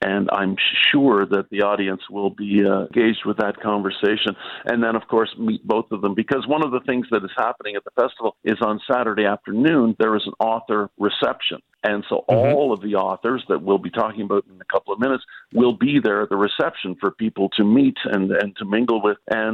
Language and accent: English; Peterborough, Ontario, Canada; I was raised in Peterborough and came back to the area. Always wanted to come back to the area and was settled in Lakefield. And my wife and I have been in Lakefield now for over 30 years.